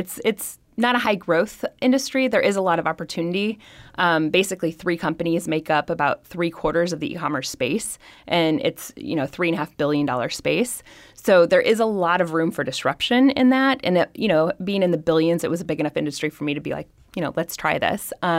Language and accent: English; Indiana, United States; I'm from Indiana and it gets very cold.